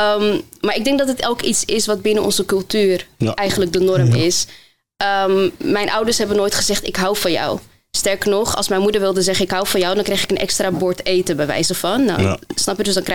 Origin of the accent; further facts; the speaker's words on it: Netherlands; also born or lived in Morocco; Ik ben geboren in Marokko. Laat me daar even mee starten.